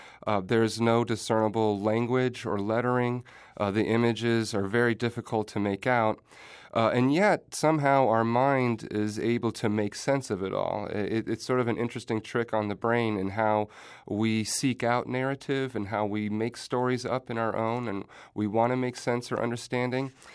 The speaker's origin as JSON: {"language": "English", "town": "Nebraska City", "region": "Nebraska", "country": "United States", "tie": "born or raised there", "said": "My youth was shaped by growing up in Nebraska City, Nebraska."}